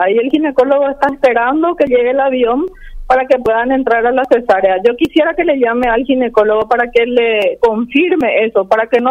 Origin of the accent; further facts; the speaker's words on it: Puerto Olimpo, Alto Paraguay, Paraguay; also born or lived in Cuba; Yo soy de Puerto Olimpo, nací, crecí, me fui y me gradué en la mejor universidad de Cuba